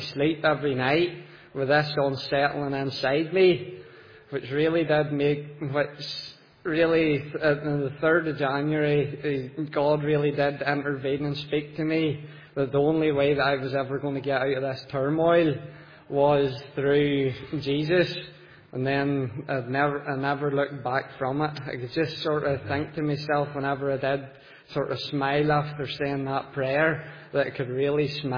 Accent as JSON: {"language": "English", "town": "Ballymena", "region": "Northern Ireland", "country": "United Kingdom", "said": "But as I said, I come from Ballymena."}